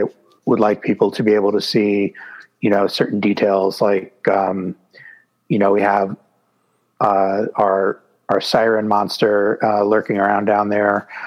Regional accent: New York City, New York, United States; But I grew up on the water, but I grew up in New York City. So, you know, it's coastal.

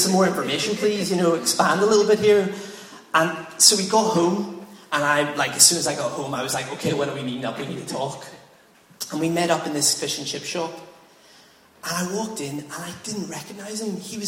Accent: Ireland; I'm not going to cut it that short. I'm Irish.

